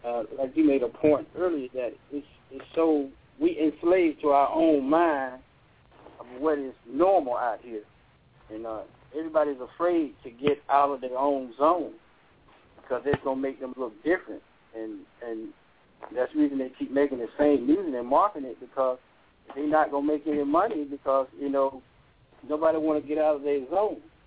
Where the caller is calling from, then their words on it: Sherman, Georgia, United States; I'm calling from Sherman, Georgia.